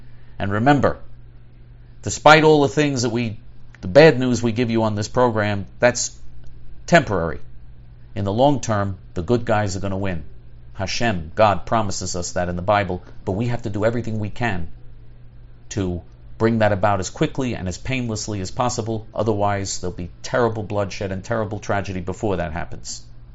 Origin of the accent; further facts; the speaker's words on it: New York City, New York, United States; Trump is going to need us, because we're from New York City, so we know what Bloomberg's all about, and we're Jews.